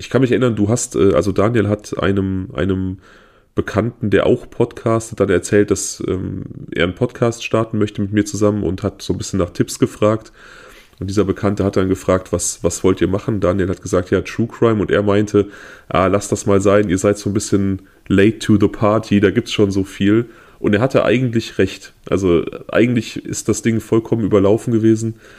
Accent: Siegen, North Rhine-Westphalia, Germany; Wir kommen aus Nordrhein-Westfalen, genauer gesagt aus dem Siegerland, Siegen, eine ja, kleine Großstadt, etwas über 100.000 Einwohner, Universitätsstadt

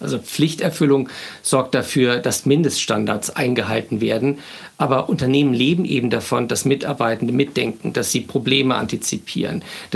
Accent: Wiesbaden, Hesse, Germany; in einem Buchladen in meiner Heimatstadt Wiesbaden

